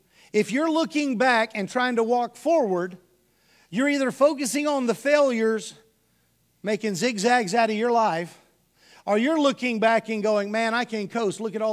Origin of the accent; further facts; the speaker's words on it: Houston, Texas, United States; I grew up mostly in Houston. But I spent most all my summers in Cuero.